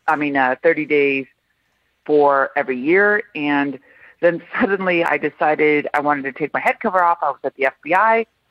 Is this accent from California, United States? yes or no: yes; Beverly Hills, California, United States; I was raised in Beverly Hills, California, and I was raised to, my parents are immigrants from Iran. I was born in the United States, but they immigrated. I grew up secular.